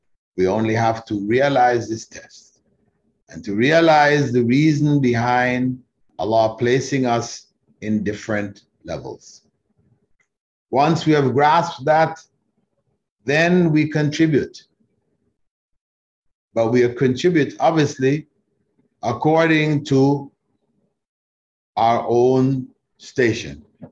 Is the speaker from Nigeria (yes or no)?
no; Kingston, Jamaica; born there; when I was born in Kingston, Jamaica, my Christian parents were told that their son would grow up to become a Muslim scholar